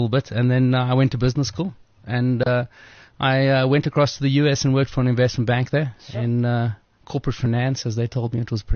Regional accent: Cape Town, Western Cape, South Africa; Well, I'm a Cape Townian, firstly, so I always tell people they should be thrilled that I talk to them because we're very cliquey down in Cape Town.

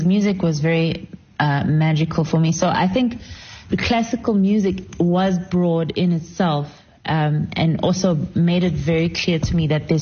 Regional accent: Soshanguve, Gauteng, South Africa; even though I grew up in Soshanguve in Tshwane

